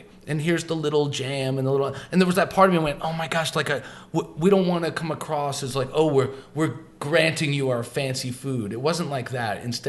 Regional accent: New Jersey, United States; I'm a cat from Jersey who grew up, my mother was a secretary and my father was a general contractor.

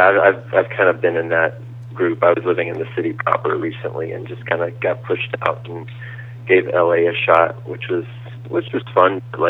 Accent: Houston, Texas, United States; I grew up in Houston. I'm used to the car culture.

